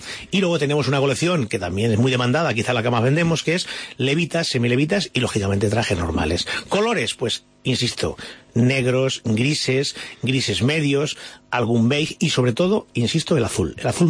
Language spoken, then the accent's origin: Spanish; Toledo, Castilla-La Mancha, Spain; Parecían armaduras yo soy de Toledo, parecía una armadura de estas de militares.